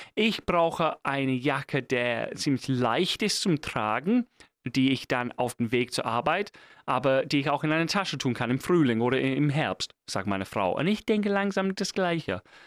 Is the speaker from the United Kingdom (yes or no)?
yes; England, United Kingdom; German is a second language; Vielleicht ist das hier ein Teil von meiner englischen Herkunft. Aber als Engländer, als Kind, als Jugendlicher, ich hatte Klamotten.